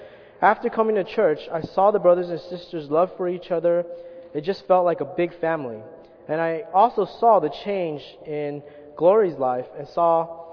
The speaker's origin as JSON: {"language": "English", "town": "Dalian", "region": "Liaoning", "country": "China", "tie": "born or raised there", "said": "I am from Dalian, China. I was raised in China and received an atheism education."}